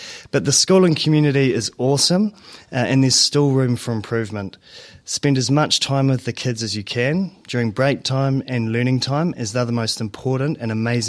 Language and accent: English; Nelson, Tasman, New Zealand; I grew up in Nelson and I loved playing rugby.